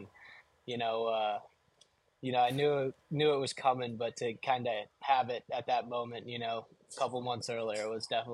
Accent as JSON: {"language": "English", "town": "Scottsdale", "region": "Arizona", "country": "United States", "tie": "born or raised there", "said": "But I grew up in Scottsdale, so being from like the West Coast, I'm excited to kind of get started with the West Coast swing"}